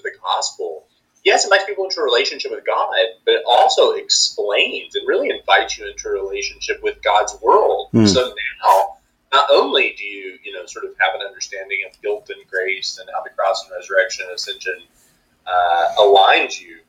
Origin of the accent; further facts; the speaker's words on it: Amarillo, Texas, United States; I'm from Amarillo, Texas, so that interests me